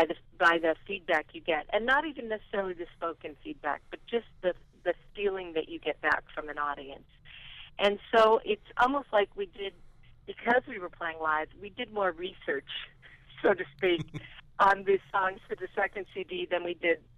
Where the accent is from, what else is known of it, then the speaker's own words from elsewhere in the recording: Illinois, United States; You know, I grew up in the Midwest. Well, actually, both Rick and I grew up in Illinois, and Kelly grew up in Louisiana.